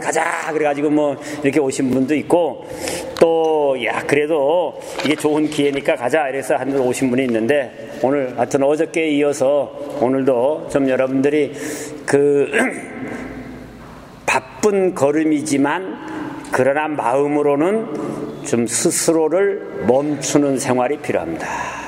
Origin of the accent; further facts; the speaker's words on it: South Korea; 난 한국 사람이라 한국말밖에 모르니까 한국말을 계속 하겠습니다.